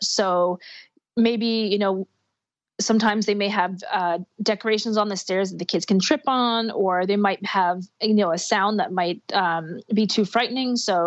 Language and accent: English; Montreal, Quebec, Canada; growing up in Montreal, I remember so often wearing my snowsuit with my costume stuck over the top.